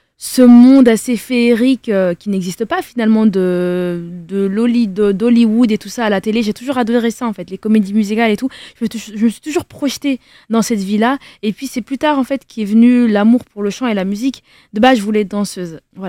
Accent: Denderleeuw, Flanders, Belgium; J'ai grandi dans une commune en Belgique, en Flandre, qui s'appelle Denderleu.

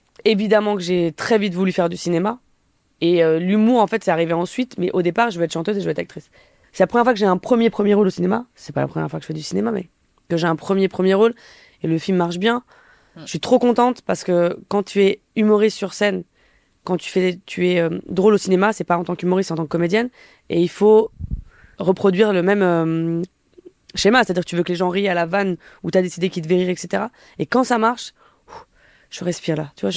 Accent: Vitry-sur-Seine, Île-de-France, France; très paisible. J'ai grandi à Vitry-sur-Seine.

